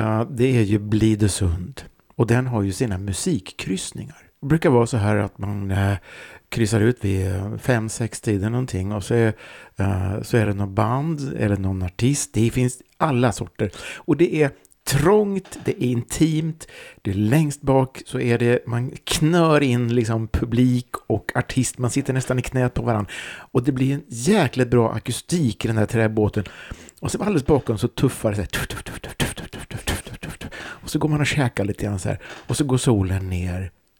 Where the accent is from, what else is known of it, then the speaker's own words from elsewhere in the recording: Östergötland, Sweden; now in Stockholm, Sweden; Jag kom från Östergötland, du kom från Värmland.